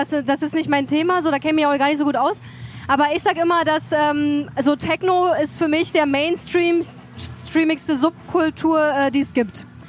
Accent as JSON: {"language": "German", "town": "Chemnitz", "region": "Saxony", "country": "Germany", "said": "Und natürlich willst du nicht als Chemnitzer dann sagen"}